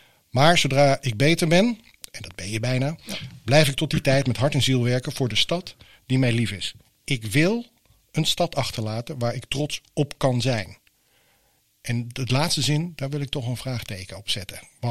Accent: Rotterdam, South Holland, Netherlands; Ja, ik ben zelf een Rotterdammer

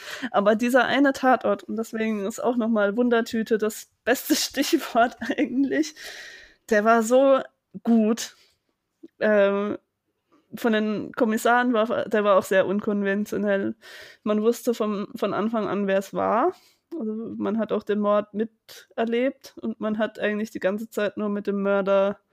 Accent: Karlsruhe, Baden-Württemberg, Germany; Weil meine Heimatstadt Karlsruhe ist zwar oft Schauplatz, aber soll eigentlich andere Städte darstellen.

